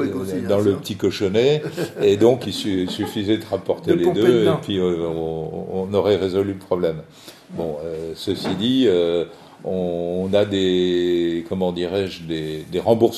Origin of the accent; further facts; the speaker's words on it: Châlons-en-Champagne, Grand Est, France; Moi, je suis originaire de Châlons-en-Champagne, et dans la Marne, on avait retiré toutes les haies